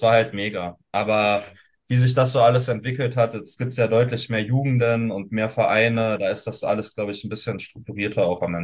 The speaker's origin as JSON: {"language": "German", "town": "Troisdorf", "region": "North Rhine-Westphalia", "country": "Germany", "tie": "born there", "said": "Nicht raised, aber born in Troisdorf tatsächlich."}